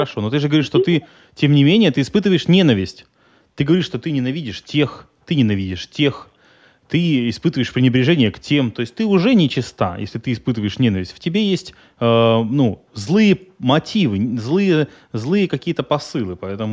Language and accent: Russian; Ukraine; Я гражданин Украины, да. Я украинец.